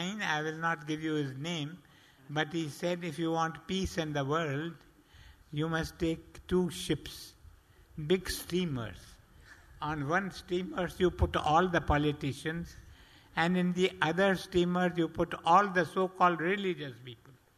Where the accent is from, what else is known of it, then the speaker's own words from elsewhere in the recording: Sindh, Pakistan; I have stayed in Sindh. I come from Sindh.